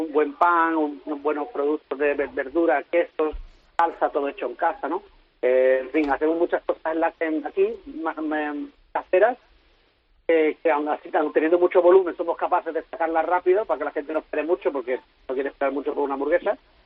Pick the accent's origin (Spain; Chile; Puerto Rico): Spain; Si nosotros somos españoles, vamos a hacer, lo ideal sería hacer comida española o lo normal.